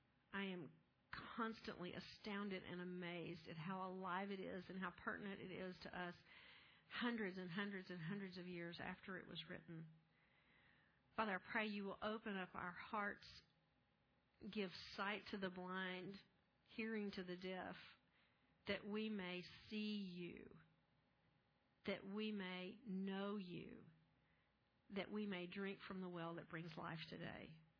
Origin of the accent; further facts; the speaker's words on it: Texas, United States; Many of you knew I grew up in West Texas during the drought of the 50s, and that was such a traumatic event that it made an indelible mark on me.